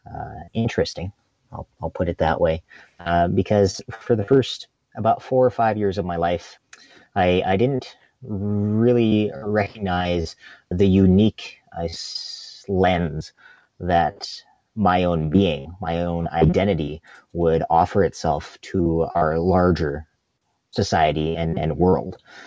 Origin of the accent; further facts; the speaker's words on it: Calgary, Alberta, Canada; now in Saskatoon, Canada; required us to relocate to Calgary, Alberta. And that's where I kind of call my hometown. I like to call myself a little cowtown boy because that's kind of where my home base has been for a number of years